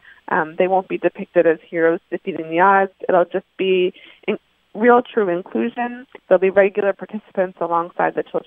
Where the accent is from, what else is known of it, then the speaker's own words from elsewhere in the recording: Boston, Massachusetts, United States; Oh, I'm from Boston, Red Sox all the way.